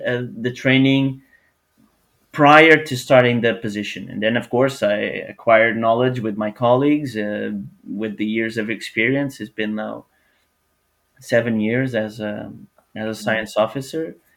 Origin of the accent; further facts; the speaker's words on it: Portugal; English is a second language; moved away as an adult; also born or lived in Canada; now in United States; when I moved from Canada to the US, I just give a practical example. I moved in April. Mm-hmm. And I wanted to have a vacation in August, because that's what we do in Portugal.